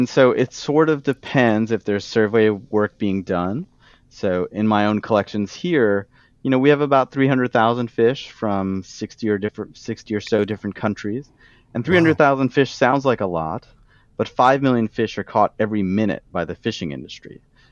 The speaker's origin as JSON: {"language": "English", "country": "Canada", "also_born_or_lived": "New York", "moved": "yes", "lives_now": "United States", "said": "and I'm a Canadian who lived in New York for a long time before I moved here in 2008"}